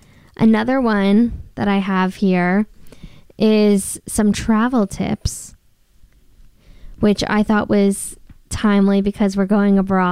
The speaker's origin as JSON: {"language": "English", "region": "New Jersey", "country": "United States", "said": "And so, we're from New Jersey."}